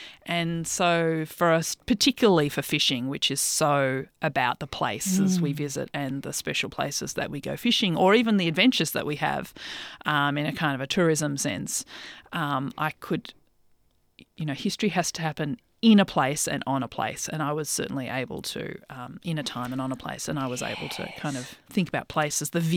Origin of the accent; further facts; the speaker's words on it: Sydney, New South Wales, Australia; I was born in the late 70s, and I grew up mostly in Sydney, but every holidays we went down there.